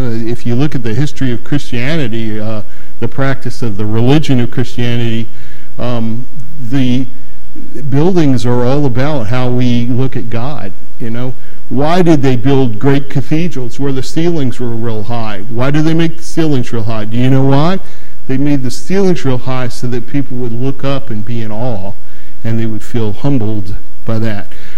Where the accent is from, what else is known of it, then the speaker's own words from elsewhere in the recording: Newport News, Virginia, United States; I grew up in Newport News, and I don't know if any of you grew up in Newport News